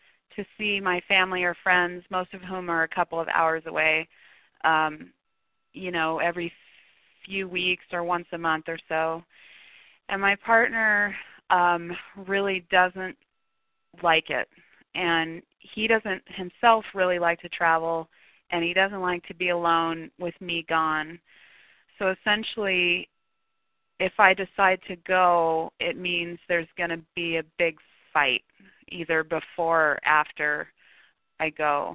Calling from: Washington, United States; I'm calling from Washington State.

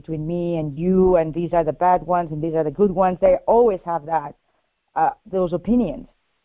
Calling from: Connecticut, United States; from Connecticut.

